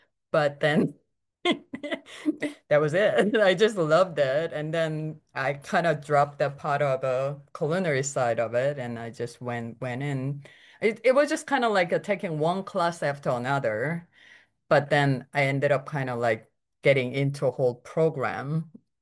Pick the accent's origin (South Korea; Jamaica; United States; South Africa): South Korea; So I grew up in Korea, and when I was young, I thought I was going to be a comic book artist.